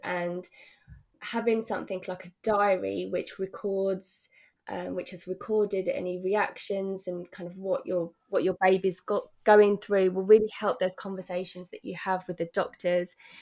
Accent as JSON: {"language": "English", "country": "United Kingdom", "said": "a huge, like, you know, thing about being British is that we have this, we don't want to cause a fuss"}